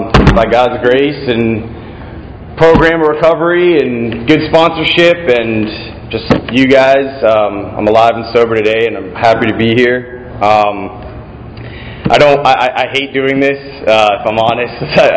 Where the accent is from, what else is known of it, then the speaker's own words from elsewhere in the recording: Miami, Florida, United States; I'm from Miami, Florida. I have a twin brother, and we were born to two parents that were lawyers